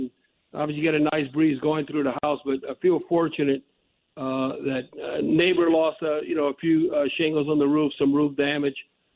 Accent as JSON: {"language": "English", "town": "Cut Off", "region": "Louisiana", "country": "United States", "tie": "born or raised there", "said": "Well, you know, where I grew up in Cutoff, you know, I have that farm down there with my grandma."}